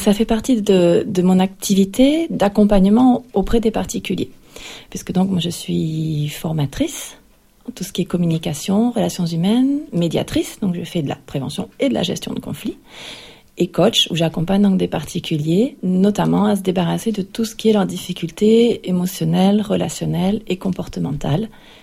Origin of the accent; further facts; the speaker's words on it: Toulouse, Occitanie, France; Je suis originaire de Toulouse.